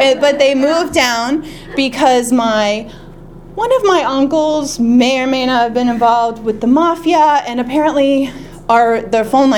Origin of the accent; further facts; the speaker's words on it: Maryland, United States; I'm from Maryland. We have no accent. It's very boring.